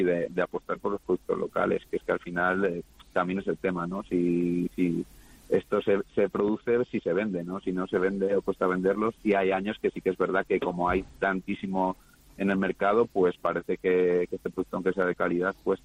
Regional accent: Santa Clara de Avedillo, Castile and León, Spain; Yo siembro garbanzo de Fuentes Auco, que mi pueblo, que es Santa Clara de Abedillo, está dentro de la indicación geográfica protegida garbanzo de Fuentes Auco.

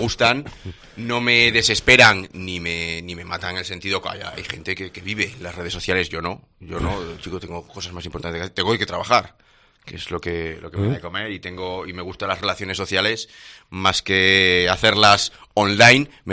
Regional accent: Navarre, Spain; yo ahora, si quiero opositar para mi tierra, para Navarra, yo no he tenido la oportunidad de aprender euskera

